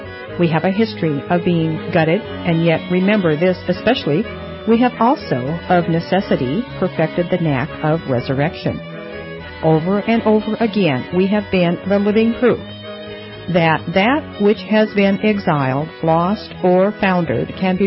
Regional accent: Great Lakes, United States; I grew up on the Great Lakes and recognize a seaworthy vessel when I see one.

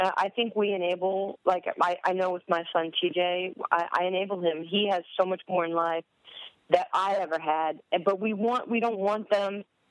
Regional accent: New York, United States; I was so embarrassed when I was growing up in New York

